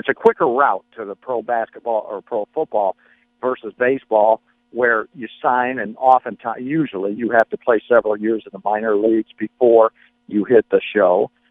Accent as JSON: {"language": "English", "region": "Michigan", "country": "United States", "tie": "born or raised there", "said": "I grew up in Michigan and I was there during the 1984 season"}